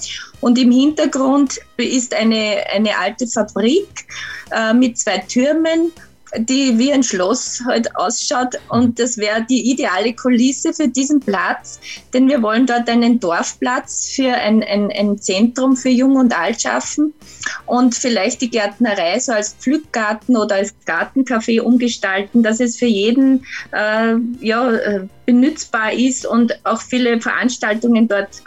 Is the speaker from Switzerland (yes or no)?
no; Unterradlberg, Lower Austria, Austria; Ja, und zwar geht es um ein Grundstück in meinem Heimatort, das vor dem Verbau gerettet werden soll.